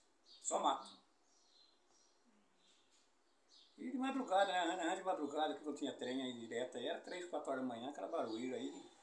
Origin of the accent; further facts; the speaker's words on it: Ourinhos, São Paulo, Brazil; Nasci em Ourinhos. Só minha irmã que nasceu no Paraná, os outros meus irmãos todos nasceram aqui em Ourinhos.